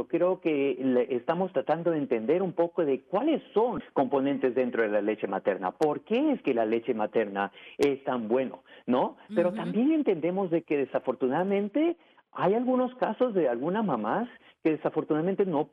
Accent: United States; also born or lived in Peru; yo soy originalmente peruano, pero crecí acá en Estados Unidos. Así que si me sale un poquito de Spanglish, lo siento.

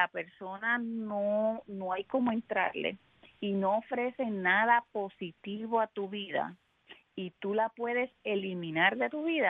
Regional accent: Puerto Rico; yo soy de Puerto Rico y nosotros decimos mucho el ay bendito, ¿no?

